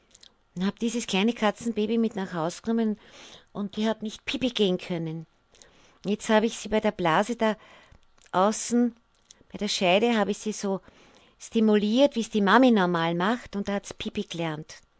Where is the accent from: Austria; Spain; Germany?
Austria; wie das bei uns in Österreich heißt